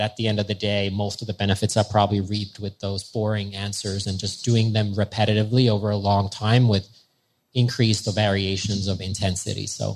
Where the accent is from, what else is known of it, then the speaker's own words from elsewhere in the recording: Finland; I'm from Finland, and we're on the border of Russia and whatnot.